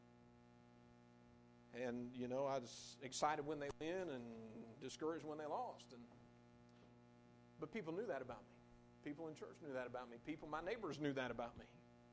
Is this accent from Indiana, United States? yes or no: yes; Indiana, United States; I grew up in Indiana, and I grew up an hour outside of Indianapolis.